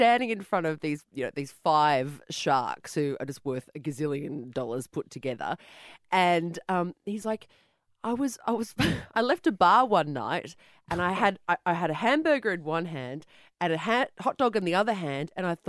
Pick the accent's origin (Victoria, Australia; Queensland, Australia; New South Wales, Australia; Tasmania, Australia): New South Wales, Australia; Sydney; Well, you know I'm from Western Sydney.